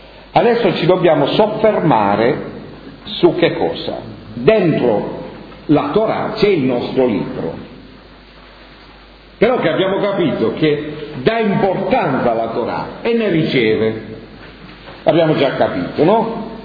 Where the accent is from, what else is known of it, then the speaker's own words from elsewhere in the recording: Apulia, Italy; noi siamo, la maggior parte di noi siamo pugliesi, forse tutti.